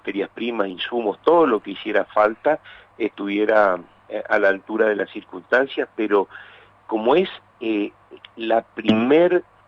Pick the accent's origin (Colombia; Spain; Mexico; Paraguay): Paraguay; now in Argentina; la gente que va al sur, que somos muchísimos paraguayos que están trabajando en la Argentina